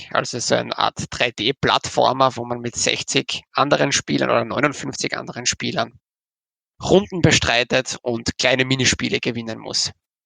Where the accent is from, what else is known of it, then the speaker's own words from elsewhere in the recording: Graz, Styria, Austria; Ich komme aus Österreich, genauer genommen aus der Steiermark, aus Graz.